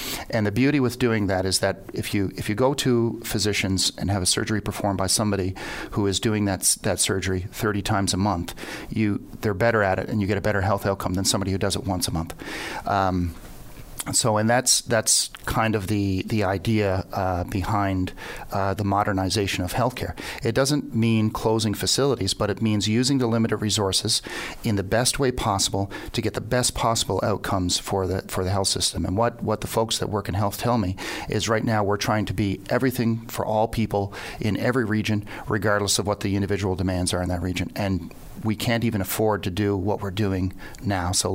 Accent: Stephenville, Newfoundland and Labrador, Canada; You know, I'm from Stephenville. I grew up in Stephenville

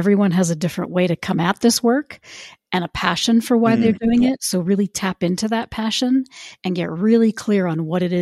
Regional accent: New Mexico, United States; We saw in my hometown here in New Mexico, we saw a pizza joint

